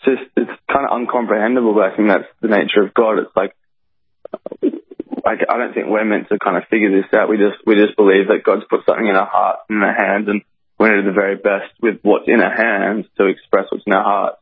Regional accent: Australia

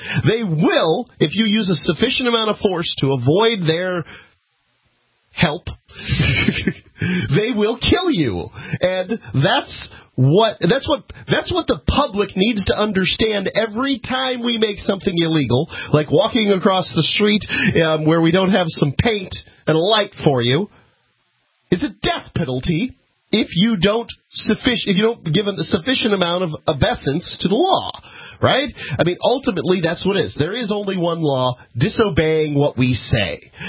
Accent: Bradenton, Florida, United States; also born or lived in Sarasota; So I was born in Sarasota Memorial Hospital, one county south of Manatee, where I grew up. My hometown is Bradenton, Florida.

